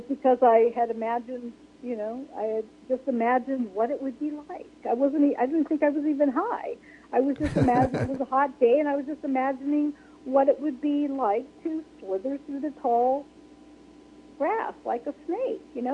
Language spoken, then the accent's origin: English; Minnesota, United States; now in California, United States; because I was born and raised in Minnesota, and we really hadn't been in California that long.